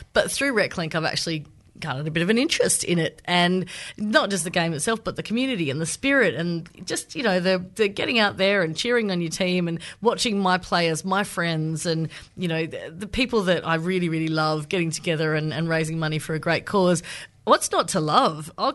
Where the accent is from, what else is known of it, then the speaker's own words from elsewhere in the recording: Canberra, Australian Capital Territory, Australia; I grew up in Canberra